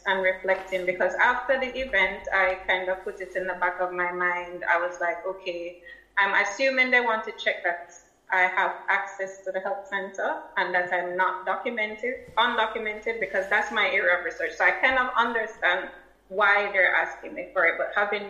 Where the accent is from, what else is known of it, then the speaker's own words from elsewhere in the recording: Jamaica; now in United Kingdom; My Jamaican passport. I'm a Jamaican